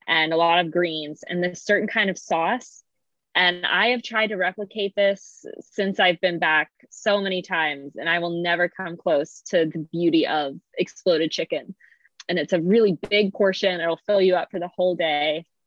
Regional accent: East Coast, United States; Because here, growing up on the East Coast, we'll get storms, but they're always forecasted

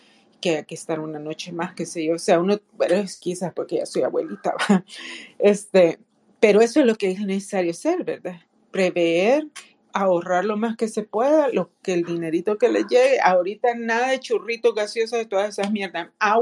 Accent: El Salvador; now in Canada; yo salí de El Salvador hace 25 años y yo hoy he cambiado bastante

